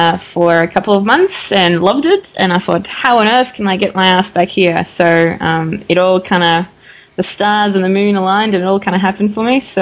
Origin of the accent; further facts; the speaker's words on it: Melbourne, Victoria, Australia; also born or lived in Florida; I'm a diver from Melbourne originally, but spent a year in Florida in cave country over there